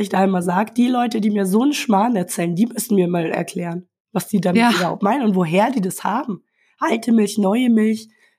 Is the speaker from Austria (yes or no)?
no; Brazil; also ich komme ja ursprünglich aus Brasilien